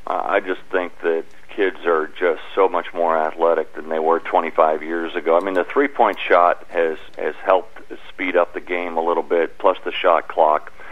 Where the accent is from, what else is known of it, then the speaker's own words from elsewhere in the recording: Detroit, Michigan, United States; I wanted to tell a story of, you know, the humble beginnings of growing up in Detroit and all of that.